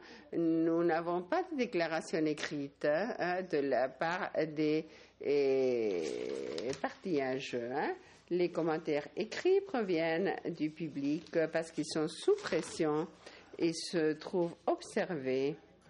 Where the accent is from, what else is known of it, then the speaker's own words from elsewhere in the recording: Germany; French is a second language; je viens de l'Allemagne